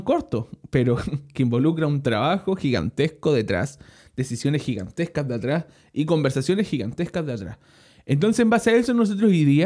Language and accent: Spanish; Chile; nosotros como ya sabes somos chilenos y nos casamos acá en Chile.